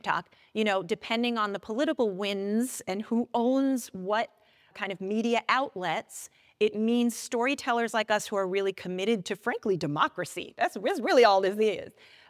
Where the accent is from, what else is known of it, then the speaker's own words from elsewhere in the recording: New York, United States; now in Los Angeles, United States; and I'm from New York, but I live in Los Angeles now.